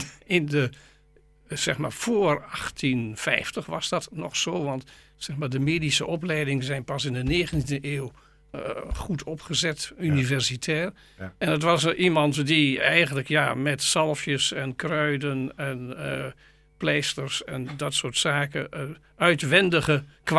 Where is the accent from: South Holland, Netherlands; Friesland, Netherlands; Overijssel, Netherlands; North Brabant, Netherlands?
Overijssel, Netherlands; Goor; Ik ben een oud Goorenaar. Het gaat over Delden, maar ik kan niet helpen. Ik kom uit Goor. Ik heb in Nijmegen rechten gestudeerd.